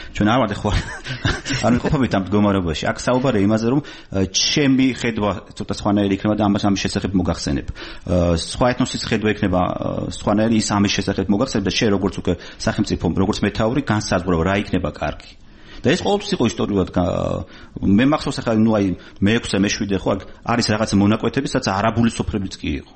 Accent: Tbilisi, Georgia; born or raised there

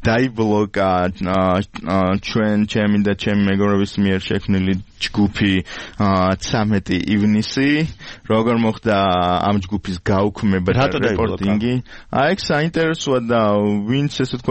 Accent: Tbilisi, Georgia; ჩვენ თბილისელები ვართ

